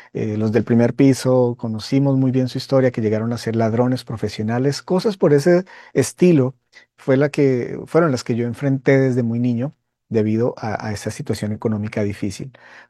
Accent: Bogotá, Colombia; soy un joven colombiano de tu país, de Bogotá, tú eres de Cali, estamos un poco cerca, pero nací en un lugar cristiano donde mis padres asistían a la iglesia cristiana

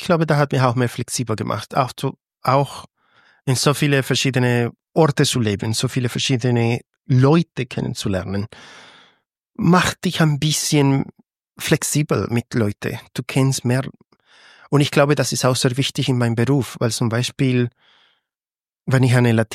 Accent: Valencia, Carabobo, Venezuela; German is a second language; Ich bin ursprünglich von Valencia, wegen der Arbeit von meinem Vater.

